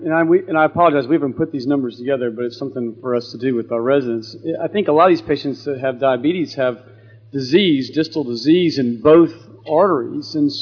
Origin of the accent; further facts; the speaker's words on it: San Antonio, Texas, United States; I'm from San Antonio, Texas